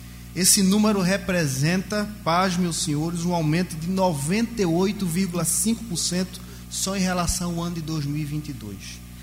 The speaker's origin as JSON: {"language": "Portuguese", "town": "Vitória de Santo Antão", "region": "Pernambuco", "country": "Brazil", "said": "Eu sou da cidade da Vitória de Santo Antão, que faz um dos melhores carnavais do interior de Pernambuco"}